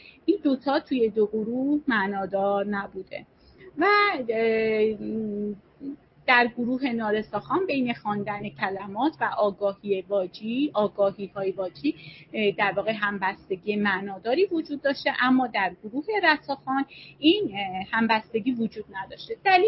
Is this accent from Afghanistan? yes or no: no; Iran; first language Azerbaijani; Persian is a second language; خیلی از ماها که خود من آذری هستم میدونیم که مثلا برای زبان آذری سیستم الفبایی نوشتاری خاصی نداره